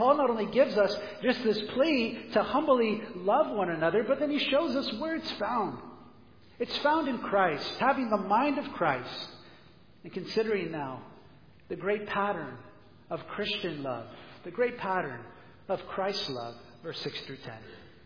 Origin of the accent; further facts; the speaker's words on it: United States; I'm American, so I could talk about the States a little bit.